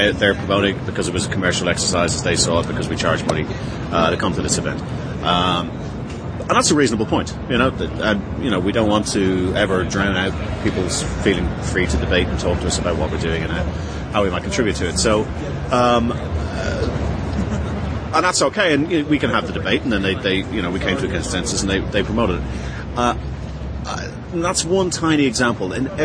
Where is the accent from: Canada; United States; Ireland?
Ireland; I'm the marketing manager for Canonical. I'm Irish